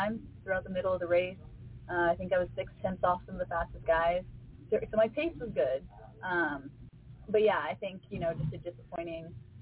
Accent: Denver, Colorado, United States; Yes, I'm from Denver.

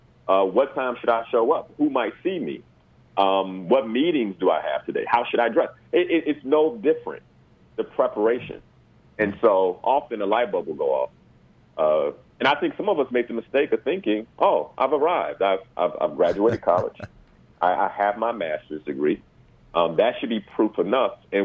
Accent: Chicago, Illinois, United States; And I'm from Chicago.

